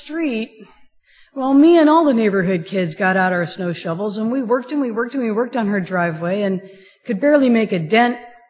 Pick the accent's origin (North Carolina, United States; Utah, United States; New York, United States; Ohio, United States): Ohio, United States; We're from Ohio. The first thing we did when we saw that snow was start shoveling ourselves out.